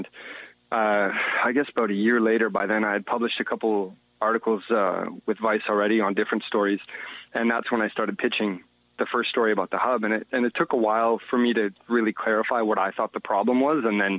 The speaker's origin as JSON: {"language": "English", "town": "Ottawa", "region": "Ontario", "country": "Canada", "said": "And I'm from Ottawa originally"}